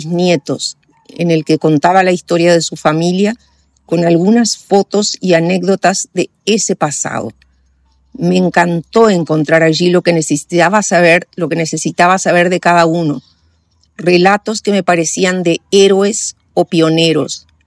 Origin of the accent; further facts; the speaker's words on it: Paraguay; accent: mixed Paraguayan and Uruguayan; moved away as an adult; now in Uruguay; mi acento, que es un poco confuso porque llevo 60 años de paraguaya y solo 18 de uruguaya, pero lo mismo se me quedó, 19 de uruguaya, pero lo mismo se me quedó un acento entremezclado que sé que no es el acento nativo de ninguno de los dos países